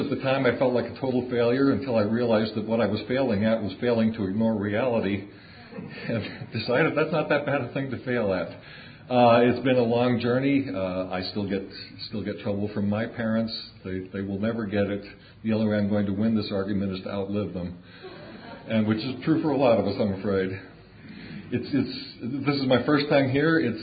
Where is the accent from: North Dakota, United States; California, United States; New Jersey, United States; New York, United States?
North Dakota, United States; Grand Forks; I'm from Grand Forks, North Dakota.